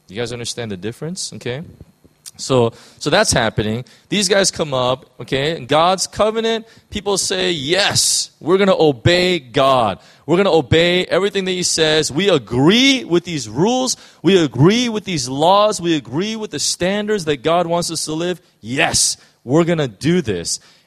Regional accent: United States; In the United States, and speaking as an American

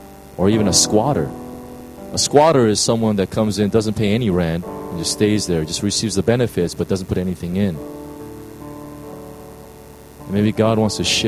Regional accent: United States; this is, I'm from the States, so one of the big problems in the American church

